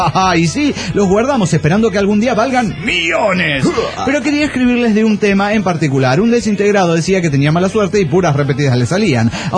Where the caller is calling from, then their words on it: Guadalajara, Jalisco, Mexico; de Guadalajara, Jalisco, México.